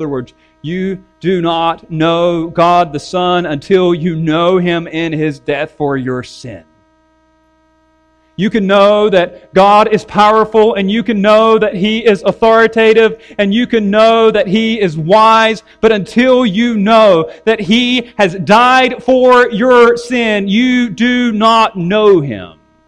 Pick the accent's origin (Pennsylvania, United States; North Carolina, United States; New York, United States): North Carolina, United States; I'm from North Carolina. I'm not a very cultured individual. I mean, we grew up watching NASCAR on Sundays and went fishing on the weekends.